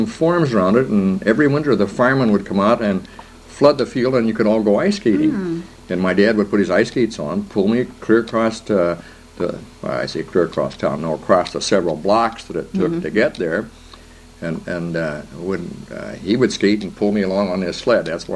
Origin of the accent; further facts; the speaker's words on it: Decatur, United States; born there; Well, I was born over on North Union Street, 1125 North Union, and I can remember it not all that well.